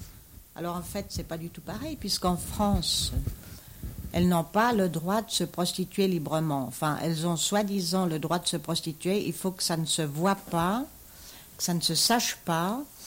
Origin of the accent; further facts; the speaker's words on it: Switzerland; en tant que Suissesse, enfin, soi-disant Suissesse, moi, je me sens tout à fait marginale de la Suisse et de tous les pays.